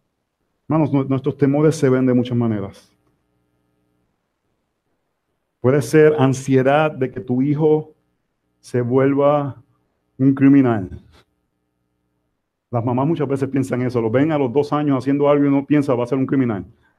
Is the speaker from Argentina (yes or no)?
no; Puerto Rico; Nosotros somos de Puerto Rico original, y cuando vamos a Puerto Rico una vez al año